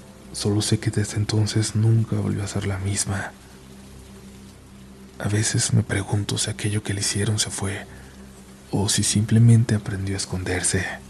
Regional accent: Colombia; now in Bogotá, Colombia; tengo 30 años. Soy de Colombia. Nací en una ciudad pequeña, pero desde hace 13 años vivo en Bogotá.

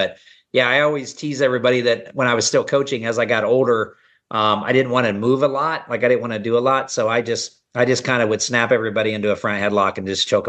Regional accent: Kansas, United States; They've never been sold in Kansas City, but they are a made in Kansas product. I was born and raised in Kansas.

